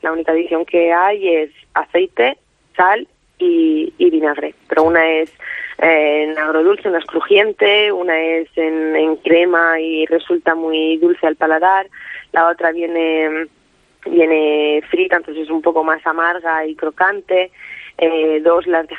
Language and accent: Spanish; Spain; Yo vengo de España, es algo que me llevaré siempre dentro, vaya.